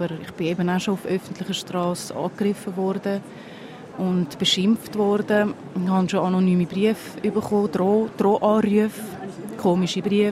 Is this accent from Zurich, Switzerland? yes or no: yes; Zurich, Switzerland; Ich habe ja als Kind nicht in Zürich gelebt, sondern in verschiedenen Dörfern am Zürichsee.